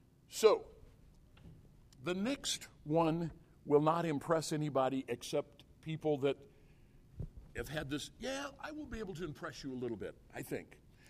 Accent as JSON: {"language": "English", "country": "United States", "said": "I think I'm an American, and I guess I'm white."}